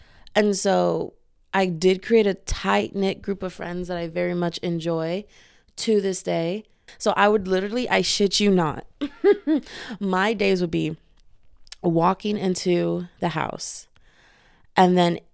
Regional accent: Texas, United States; So, and I'm from Texas, man. Hey, what go down? Whoop-de-whoop. So yes, I will say y'all a lot.

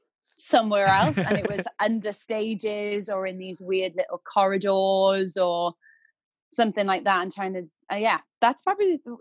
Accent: Wales, United Kingdom; Even though I am Welsh, I wish I could speak it, but no.

